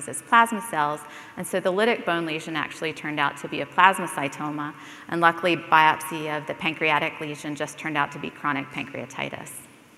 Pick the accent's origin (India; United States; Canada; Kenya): United States; Greenville, South Carolina; I'm a hematopathologist from Greenville, South Carolina